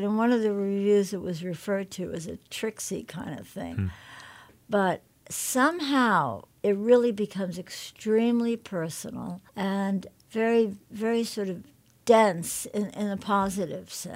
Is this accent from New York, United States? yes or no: yes; New York, United States; And I remembered them because I grew up in New York.